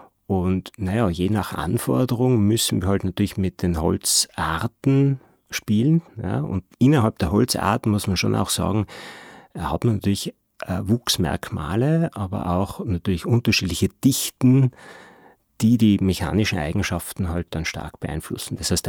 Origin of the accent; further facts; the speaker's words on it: Tyrol, Austria; Das heißt, ich bin eigentlich Tiroler.